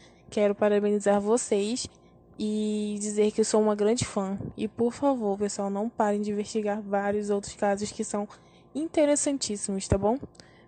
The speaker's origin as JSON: {"language": "Portuguese", "town": "Manaus", "region": "Amazonas", "country": "Brazil", "said": "eu sou de Manaus"}